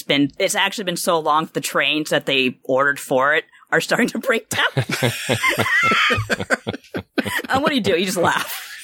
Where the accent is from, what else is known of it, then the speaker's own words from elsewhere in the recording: Toronto, Ontario, Canada; I grew up in Toronto, so the subway was part of my life.